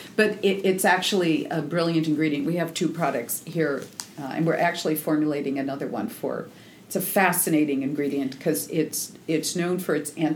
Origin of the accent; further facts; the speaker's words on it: Seattle, Washington, United States; But I'm from Seattle, so I'm used to it.